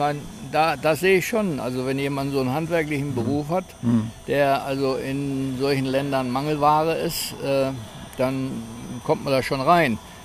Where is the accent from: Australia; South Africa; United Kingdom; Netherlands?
Australia; Also ich bin Australier und deswegen darf ich nur 90 Tage in der EU bleiben